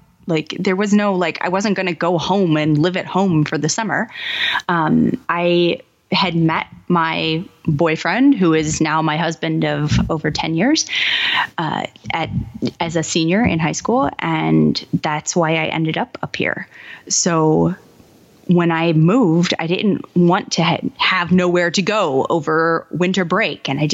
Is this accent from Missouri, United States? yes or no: yes; Kansas City, Missouri, United States; And I grew up in Kansas City.